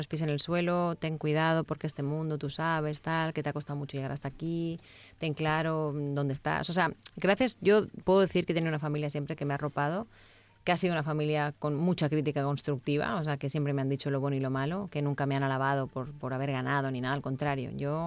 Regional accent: Catalonia, Spain; siempre he sentido el apoyo por mi gente de Cataluña y mi tierra al final

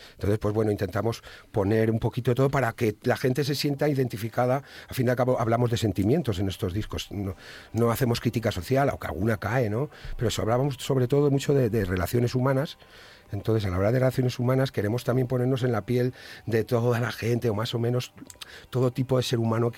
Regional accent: Ibiza, Balearic Islands, Spain; Menos mal que esto no es como Canarias, que lo hablamos nosotros, los isleños, los ibicencos, ¿no? Los de Baleares.

